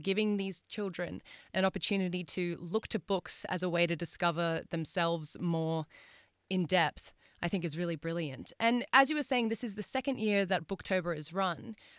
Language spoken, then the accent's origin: English; Sydney, New South Wales, Australia; You know, I'm actually from Western Sydney myself. That's where I hail from and grew up there.